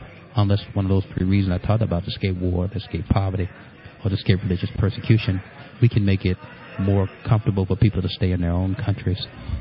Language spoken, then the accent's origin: English; Illinois, United States; I'm from Illinois, and we have over 500,000 people in poverty